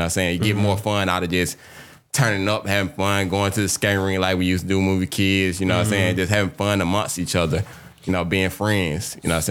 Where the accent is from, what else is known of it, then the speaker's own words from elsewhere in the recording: Atlanta, Georgia, United States; I'm from Atlanta, born and raised.